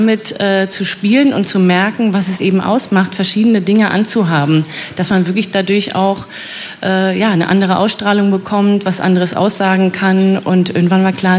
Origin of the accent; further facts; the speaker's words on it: Berlin, Germany; Ich bin Berlinerin und bin hier am Lietzensee groß geworden, geboren, zur Schule gegangen und dann natürlich geflüchtet in den mehr kreativen Osten.